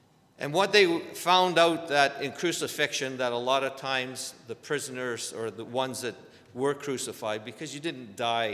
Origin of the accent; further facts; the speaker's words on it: Toronto, Ontario, Canada; I come from Ontario, Toronto